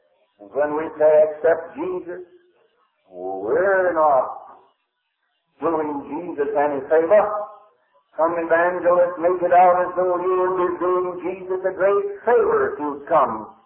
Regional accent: United States; I'm an American. And I am relatively free.

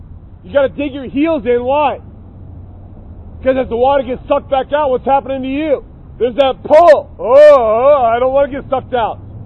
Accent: United States; I grew up with it. That's America. I'm an American. I'm a Christian. I believe in God.

